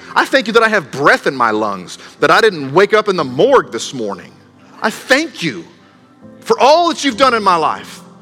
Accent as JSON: {"language": "English", "region": "Maryland", "country": "United States", "said": "If you're visiting this morning, I'm originally from Maryland."}